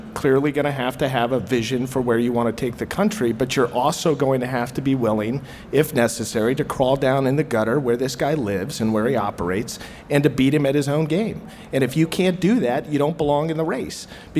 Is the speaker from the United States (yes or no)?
yes; Midwest, United States; You know, I spent a lot of time in California. I spent a lot of time in New York. But I was raised in the Midwest